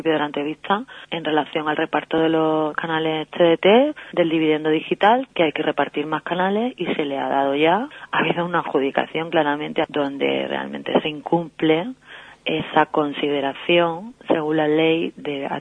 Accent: Seville, Andalusia, Spain; se hizo en Sevilla, que es de donde yo soy

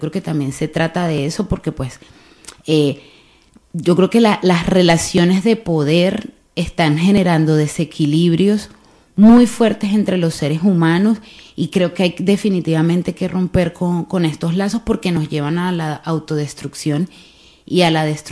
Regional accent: Bilbao, Basque Country, Spain; como bilbaínos, como que hemos nacido aquí, hemos estado toda la vida aquí

